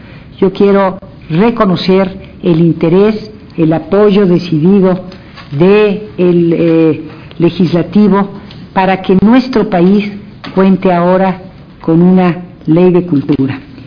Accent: Mexico; pero también como mexicana

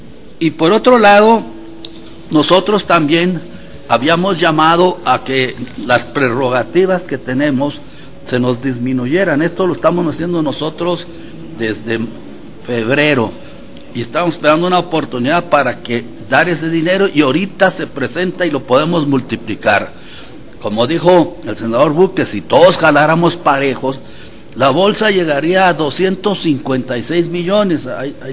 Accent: Baja California, Mexico; Que allá en mi tierra, yo soy baja californiano, allá tiembla mucho también

